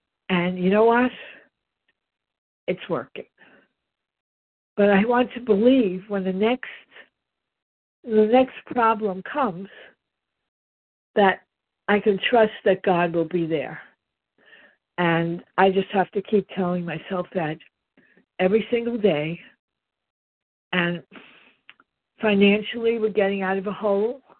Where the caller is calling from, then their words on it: New York, United States; from New York.